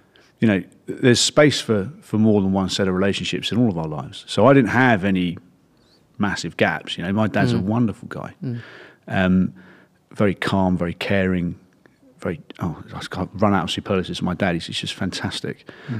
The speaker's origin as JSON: {"language": "English", "town": "Eltham", "region": "London", "country": "United Kingdom", "tie": "born or raised there", "said": "And I grew up in Eltham. Mum and dad are still there."}